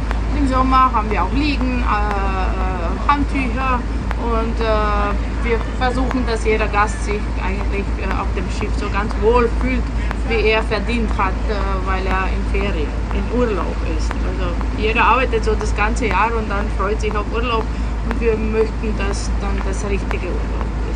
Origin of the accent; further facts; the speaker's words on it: Opatija, Primorje-Gorski Kotar County, Croatia; Ich komme hier aus Opatija